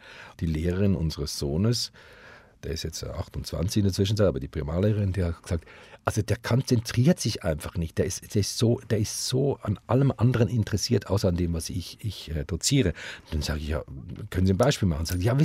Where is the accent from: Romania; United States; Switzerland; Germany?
Switzerland; dass wo immer wir hinkamen in Deutschland und sagten, hallo, wir kommen aus der Schweiz, gingen alle Türen auf.